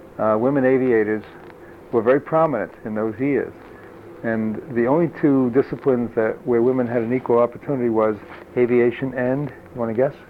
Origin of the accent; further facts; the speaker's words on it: Jamaica, New York, United States; also born or lived in Arizona; most of my early life was spent in Jamaica, in Queens County, and a couple of years in Arizona, in the southern part of Arizona.